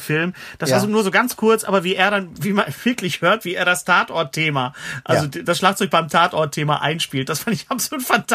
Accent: North Rhine-Westphalia, Germany; Für mich war er als Wessi, als Ruhrgebietskind

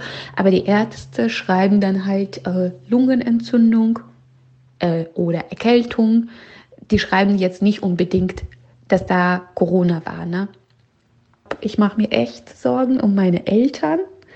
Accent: Belarus; So, meine Heimat Belarus, Weißrussland

